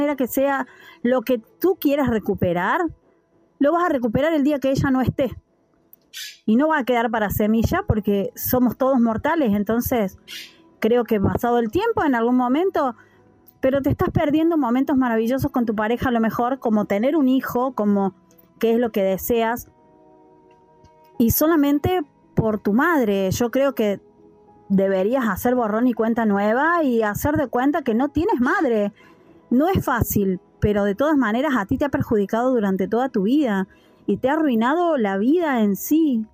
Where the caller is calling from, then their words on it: Argentina; desde Argentina